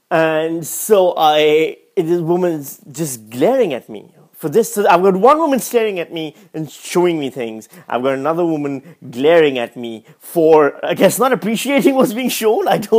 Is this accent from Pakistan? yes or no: yes; Pakistan; English is a second language; also born or lived in United States; now in Australia; I grew up in Pakistan, I studied the Queen's English, then I went to America, and then I studied English literature and English language over there, and then I went back to Pakistan, and then I came to Australia.